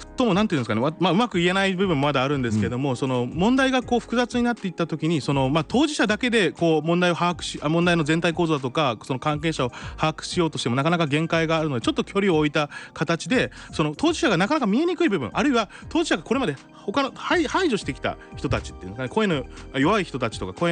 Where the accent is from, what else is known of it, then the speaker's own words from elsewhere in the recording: Nagasaki, Japan; 私長崎出身なんで、